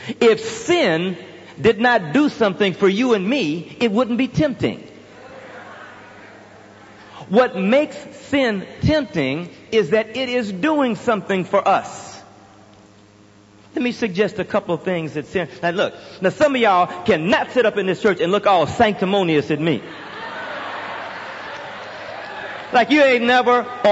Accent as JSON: {"language": "English", "town": "Houston", "region": "Texas", "country": "United States", "tie": "born or raised there", "said": "I'm from Texas, all right? My folk are from southern Louisiana. But I grew up in Houston on the Texas Gulf Coast, and one of the things I like to do was fish."}